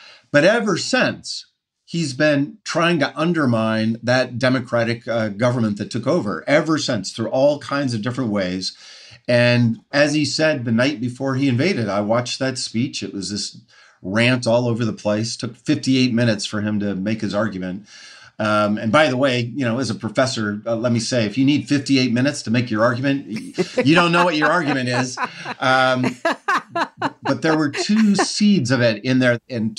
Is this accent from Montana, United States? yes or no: yes; Montana, United States; I grew up in Montana. I'd never been to California, let alone abroad, until as a 17-year-old kid, I flew to Stanford.